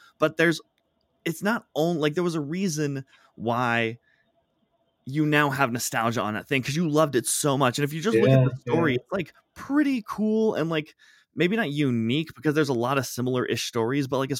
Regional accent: Bend, Oregon, United States; literally the last Blockbuster in existence in my hometown, in this town now that I come to you from here in lovely Bend, Oregon.

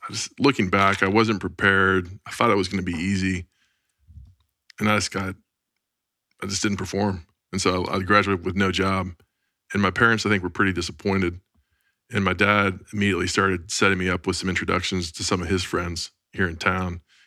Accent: Dallas, Texas, United States; I grew up in Far North Dallas, Campbell and Coit, went to Pierce High School.

